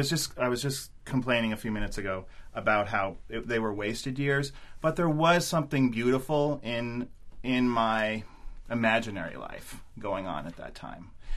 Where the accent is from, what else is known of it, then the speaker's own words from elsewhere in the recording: Tucson, Arizona, United States; it's growing up in Tucson, which was sort of a... at the time, in the early 80s, it was just expanding at, like, you know, an acre a minute